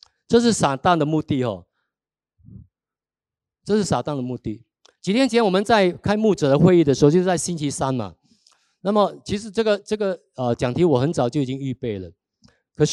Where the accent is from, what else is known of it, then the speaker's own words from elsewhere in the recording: China; 明枪易躲，暗箭难防嘛，我们中国人都有讲这句话。